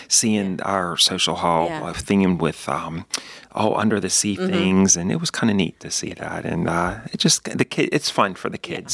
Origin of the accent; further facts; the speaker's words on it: Pittsburgh, Pennsylvania, United States; I grew up in Carrick, Overbrook, so you know me quite well.